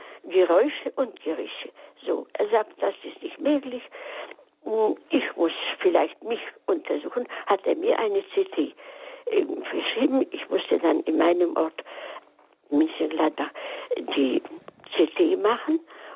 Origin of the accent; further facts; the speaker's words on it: Silesian Voivodeship, Poland; Ich komme aus Schlesien.